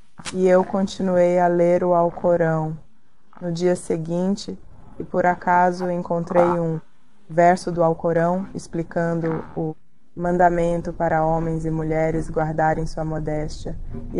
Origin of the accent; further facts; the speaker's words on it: New Jersey, United States; Portuguese is a second language; Eu tive a chance de morar no Texas por 1 ano, uma ótima comunidade muçulmana. Eu também morei na minha cidade natal, Nova Jersey, quando eu era professora de escola islâmica lá.